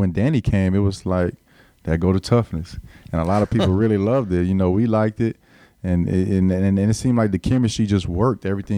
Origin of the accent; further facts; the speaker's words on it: Houston, Texas, United States; him being from Texas, and I'm growing up in Houston, knew what type of player he was.